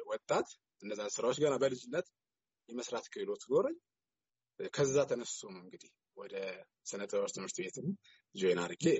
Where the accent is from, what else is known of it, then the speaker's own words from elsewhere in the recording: Wolkite, Southern Nations, Nationalities, and Peoples' Region, Ethiopia; ተወልጄ ያደግኩት ወልቂጤ ከተማ ነው፣ ጉራጌ ዞን ውስጥ ነው።